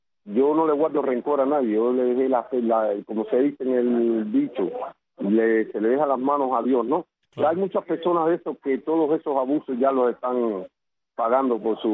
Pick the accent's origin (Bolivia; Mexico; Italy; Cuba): Cuba; le vuelvo a demostrar que soy el primer cubano, y ya, como desgraciadamente se le dice aquí en el buen cubano